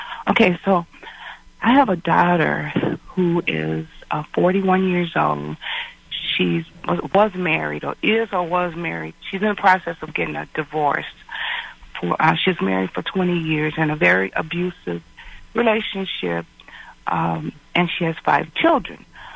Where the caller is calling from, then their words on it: Chicago, Illinois, United States; from Chicago.